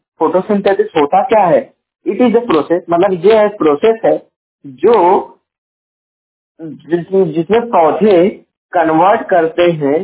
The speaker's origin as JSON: {"language": "Hindi", "town": "Jaunpur", "region": "Uttar Pradesh", "country": "India", "said": "और मैं उत्तर प्रदेश के जौनपुर जिले का निवासी हूँ।"}